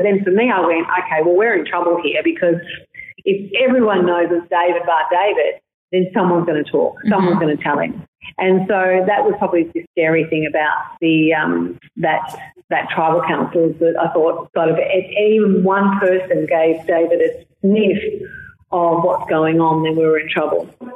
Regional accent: Boronia, Victoria, Australia; I was brought up in Boronia, which is east, and so there's the Melbourne, which is was fairly rough.

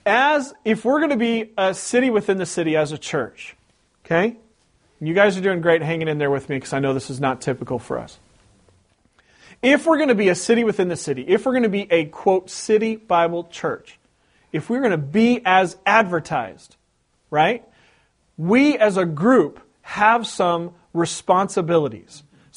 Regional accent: West Coast, United States; Just because I'm from the West Coast, don't think I'm blind to that.

